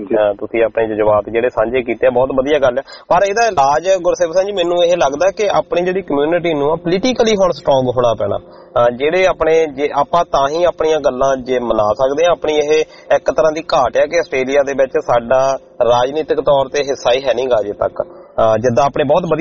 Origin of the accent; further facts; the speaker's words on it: Chak Desraj, Punjab, India; ਮੇਰੇ ਪਿੰਡ ਦਾ ਨਾਂ ਹੈਗਾ ਚੱਕ ਦੇਸਰਾਜ ਹਨਾ ਤੇ ਔਖਾ ਜਿਹਾ ਹੋ ਜਾਂਦਾ ਨਾ